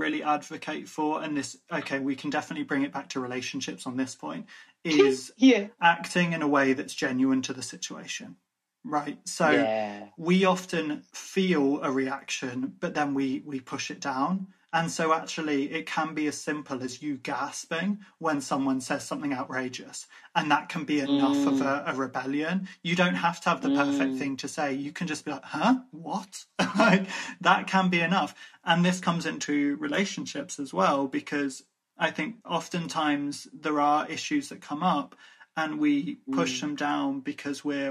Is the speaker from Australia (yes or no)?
no; Ireland; because I'm Irish. So I'm used to being other in this country.